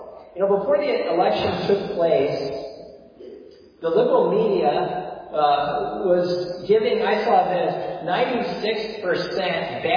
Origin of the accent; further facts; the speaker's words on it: Wisconsin, United States; I mean, they said in Wisconsin, my home state, that Biden was going to be ahead by some 17%.